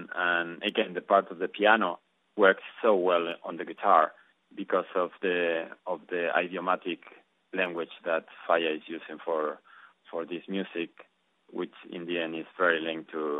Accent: La Rioja, Spain; I grew up in Rioja, and the typical music from my region is the jota

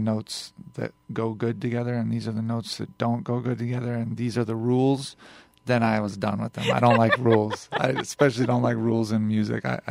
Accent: Colorado, United States; also born or lived in Tennessee; Kind of back and forth between Colorado and Tennessee.

